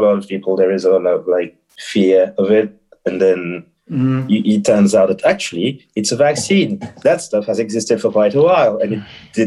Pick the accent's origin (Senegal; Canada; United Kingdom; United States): Senegal; English is a second language; moved away; I went back to my hometown in Senegal in 2013, I think, and essentially what I did was visit the street where I spent a good 5 to 6 years of my childhood